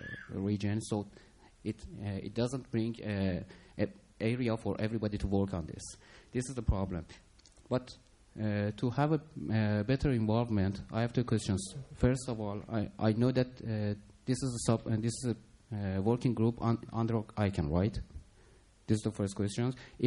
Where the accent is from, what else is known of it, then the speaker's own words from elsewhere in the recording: Iran; English is a second language; from Iran, Iranian ICT Association.